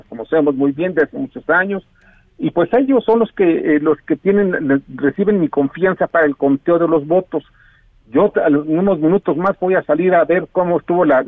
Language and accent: Spanish; Mexico; Pero a mí me gusta declararme ganador como mexicano.